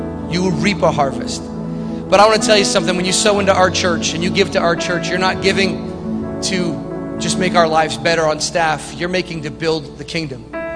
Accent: Canada; I call them scribblers because I'm from Canada

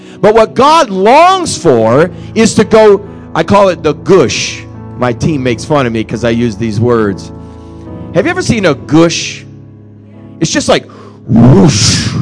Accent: Massachusetts, United States; I grew up in Massachusetts, and I remember our house where I grew up

